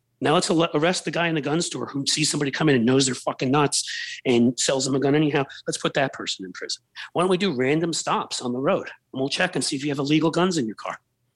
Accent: New York City, New York, United States; because I grew up in New York City.

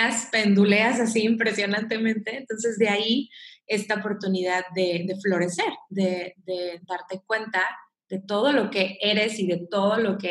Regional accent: Mexico; Soy mexicana, también soy psicóloga

